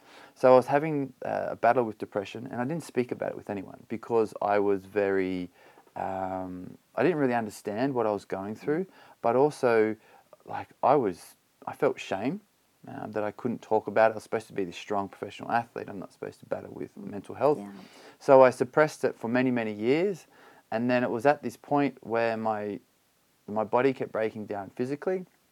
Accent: Australia; moved away as an adult; also born or lived in America / Belgium / United Kingdom; Yeah, so I grew up in Australia many, many years ago

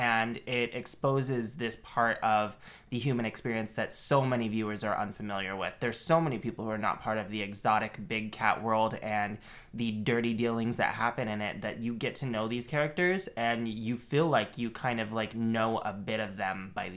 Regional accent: Grand Junction, Colorado, United States; Maybe we don't all do, but we do because we're from Grand Junction.

